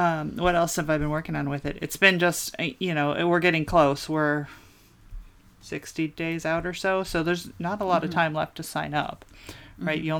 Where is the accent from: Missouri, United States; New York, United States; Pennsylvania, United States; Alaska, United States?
Alaska, United States; Wait, I'm from Alaska.